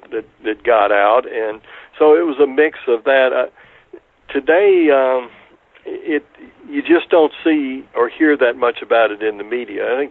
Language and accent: English; Pensacola, Florida, United States; I grew up in Pensacola, Florida.